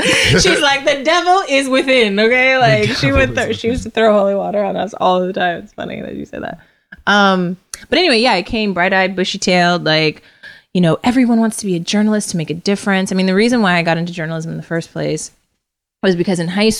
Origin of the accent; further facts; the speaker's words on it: Bakersfield, California, United States; rallies in Oildale, which is the northern part of Bakersfield, and black people live on the east. I grew up in the Northwest.